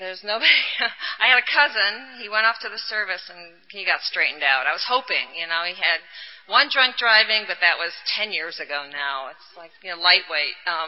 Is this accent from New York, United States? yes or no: no; Iowa, United States; I grew up in Iowa, and that was definitely my first resentment. And I wanted to be a California girl.